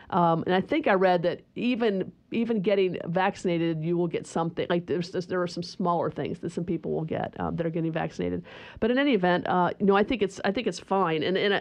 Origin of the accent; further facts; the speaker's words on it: Ohio, United States; My home state of Ohio, has done this and done it very successfully.